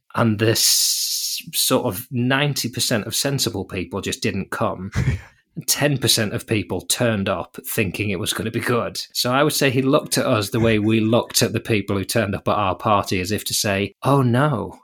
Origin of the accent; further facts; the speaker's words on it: England, United Kingdom; my French is at a level where you know very much know I'm English.